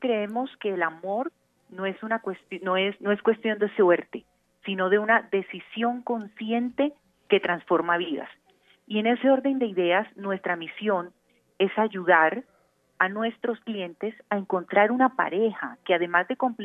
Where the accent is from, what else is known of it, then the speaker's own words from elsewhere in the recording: Barranquilla, Atlántico, Colombia; now in Bogotá, Colombia; Sí, yo soy barranquillera, soy psicóloga de la Universidad del Norte de Barranquilla